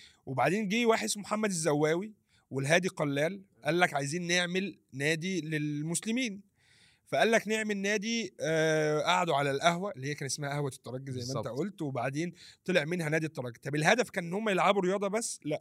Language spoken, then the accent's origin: Arabic; Egypt; اصل احنا لا كمصري انا يضايقني